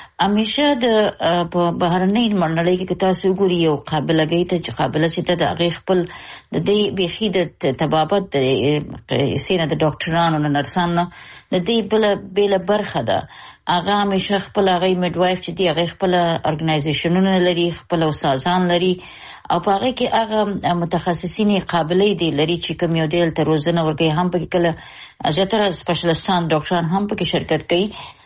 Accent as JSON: {"language": "Pashto", "country": "Afghanistan", "said": "ځکه چې اوس خو زیاتره موږ د افغانان یو ډېر سخت مشکل لرو چې همیشه خپل پړه په بل چا اچو."}